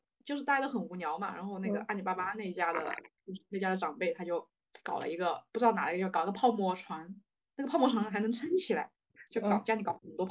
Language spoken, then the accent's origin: Chinese; Wuhan, Hubei, China; 然后我就会跟他说我是武汉来的